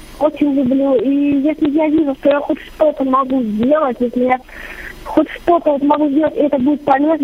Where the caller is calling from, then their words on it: Kaliningrad Oblast, Russia; я из Калининградской области.